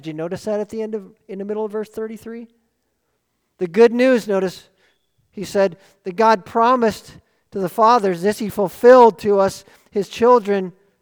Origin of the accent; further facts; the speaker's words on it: Wisconsin, United States; And I was from Wisconsin, and so Florida, especially in the end of winter time, looked very inviting, and I was excited.